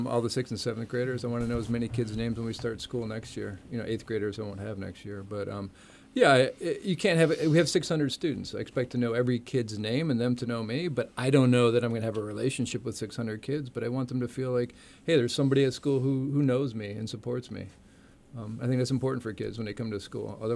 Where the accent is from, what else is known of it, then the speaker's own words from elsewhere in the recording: Michigan, United States; I grew up in Michigan, and kids there would recognize them